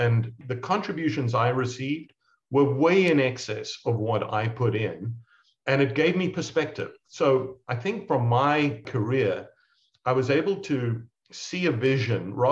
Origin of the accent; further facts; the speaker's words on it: South Africa; You hear by my accent, I'm not from around these parts. I'm South African of origin.